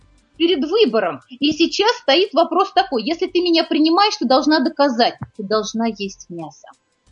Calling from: Sweden; Я из Швеции

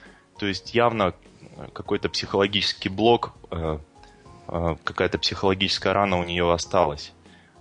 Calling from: Switzerland; я звоню из Швейцарии.

